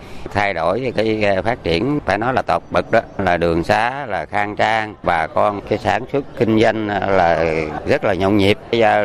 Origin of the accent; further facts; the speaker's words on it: Ninh Kieu, Can Tho, Vietnam; đến từ phường Thế Bình.